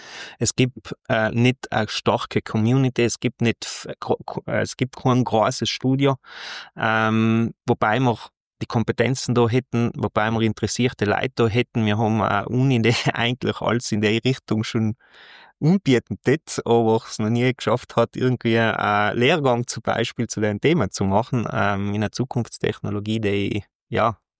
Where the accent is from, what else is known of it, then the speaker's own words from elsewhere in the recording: Trentino-Alto Adige, Italy; Da sind wir Südtiroler oft ein bisschen